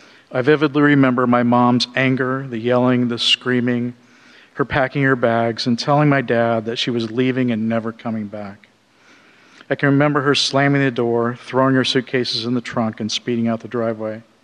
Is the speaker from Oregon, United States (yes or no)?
yes; The Dalles, Oregon, United States; born there